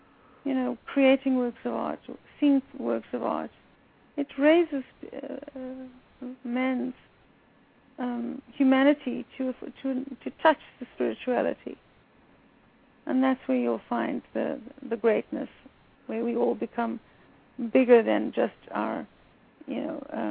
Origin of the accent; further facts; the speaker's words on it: South Africa; growing up in South Africa, I was part and parcel of the white, if you can look at it, white supremacy.